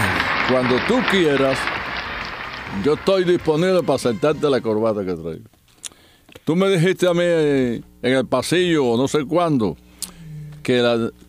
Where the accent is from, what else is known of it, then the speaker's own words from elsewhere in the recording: Victoria de las Tunas, Las Tunas, Cuba; born there; yo nací en Victoria de las Tunas, pero me habían dado porque dice que yo arrastro la lengua igual que los puertorriqueños.